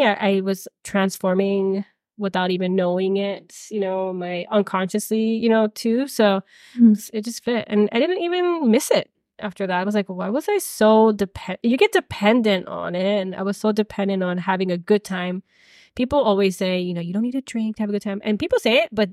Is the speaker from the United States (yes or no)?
yes; Miami, Florida, United States; And I'm from Miami, so I was a Miami party girl.